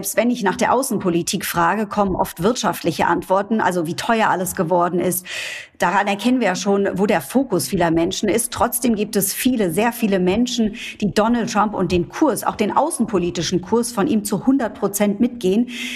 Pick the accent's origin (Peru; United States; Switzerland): United States; New York; Ich komme ursprünglich aus New York